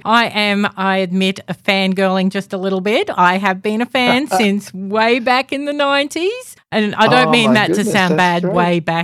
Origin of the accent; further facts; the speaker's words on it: Redcliffe, Queensland, Australia; because I come from here. I was born and raised in Redcliffe, and so I'm a Southeast Queensland girl